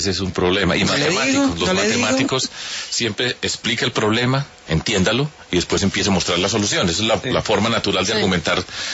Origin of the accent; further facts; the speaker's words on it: Medellín, Antioquia, Colombia; also born or lived in Bogotá; yo viví mucho tiempo en Bogotá, pero ahora estoy acá de la región. Yo vengo de Medellín, de Antioquia, etcétera.